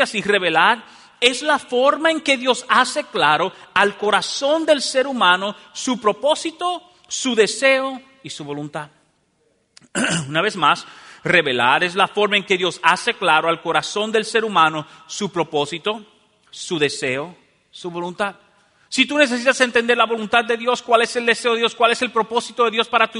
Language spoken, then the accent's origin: Spanish; Dominican Republic; En mi país, en República Dominicana, por ejemplo, hay problemas eléctricos terribles